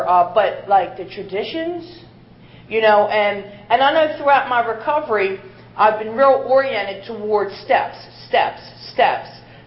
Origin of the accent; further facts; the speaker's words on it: Baltimore, Maryland, United States; And I'm from Baltimore, Maryland.